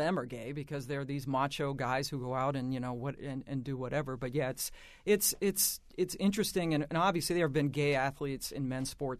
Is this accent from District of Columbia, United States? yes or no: yes; Washington, District of Columbia, United States; Because in Washington, I grew up in Washington, and I think everybody, not everybody, but it was not a big secret that Jerry Smith was gay